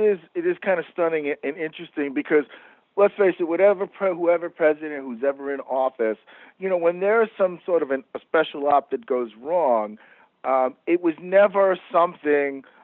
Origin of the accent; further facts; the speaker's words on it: Queens, New York, United States; I grew up in Queens, where, I mean, I haven't lived there now in a number of years